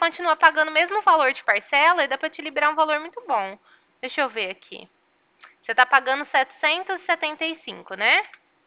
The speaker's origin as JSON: {"language": "Portuguese", "town": "Ribeirão Preto", "region": "São Paulo", "country": "Brazil", "said": "eu sou daqui de Ribeirão Preto"}